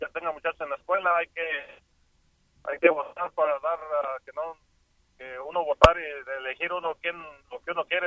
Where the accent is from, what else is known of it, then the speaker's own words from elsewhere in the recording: Mexico; muchos luego como todo el tiempo ya es como latinos, como mexicanos que somos